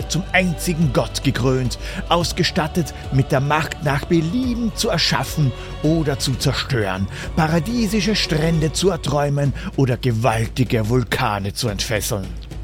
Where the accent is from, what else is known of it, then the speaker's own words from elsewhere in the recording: Austria; Ich komme aus Österreich, ja.